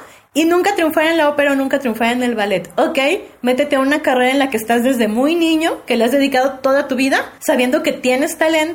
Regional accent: Mexico City, Mexico; Crecí en la Ciudad de México, yo nací en el 85, el año de los temblores

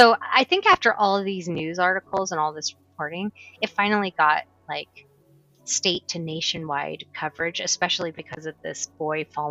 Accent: England, United Kingdom; I mean, I'm from England

